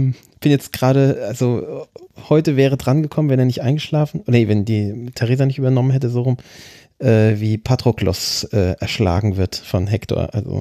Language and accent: German; Bavaria, Germany; ich bin ja auch in der Straße aufgewachsen, die nach einer Hexe benannt ist. In der Gundastraße. Und das ist eben eine Hexe, war halt in Großostheim die eine Hexe